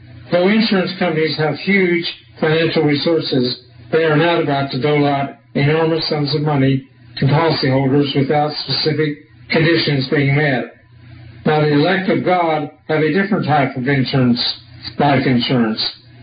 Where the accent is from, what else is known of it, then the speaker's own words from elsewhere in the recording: Texas, United States; also born or lived in Southern California; In August of 1981, I moved back to Texas from Southern California in order that I could spend some time with my earthly mother, who was still living on a farm where I had lived before going away to Ambassador College in Pasadena, California